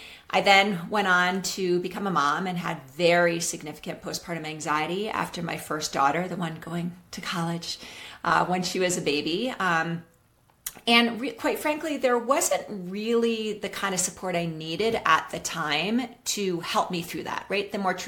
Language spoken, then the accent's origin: English; New York City, New York, United States; So I grew up in New York City, Joe.